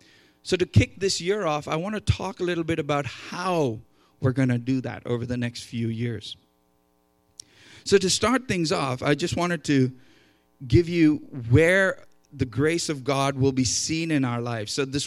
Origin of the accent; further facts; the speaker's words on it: India; also born or lived in England; because I come originally from India by way of England.